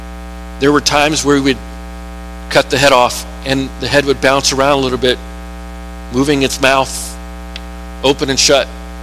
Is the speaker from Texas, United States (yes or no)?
no; Florida, United States; When I was growing up in Florida for a few years, we went snake hunting.